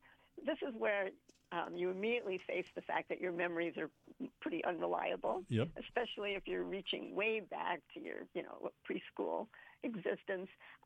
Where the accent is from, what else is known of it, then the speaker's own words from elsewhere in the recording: Poughkeepsie, New York, United States; I grew up in Poughkeepsie, New York, which is a small river city, and it had one main library.